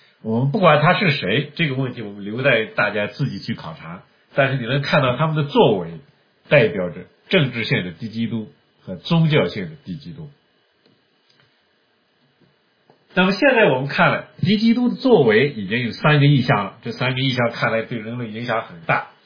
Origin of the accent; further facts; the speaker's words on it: China; 对我们中国人来说，中国人很喜欢6